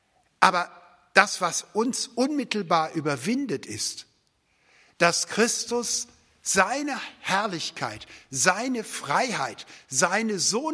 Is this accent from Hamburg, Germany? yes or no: no; Bad Ems, Rhineland-Palatinate, Germany; Es ist gepflastert bis hoch zu meiner Heimat in Bad Ems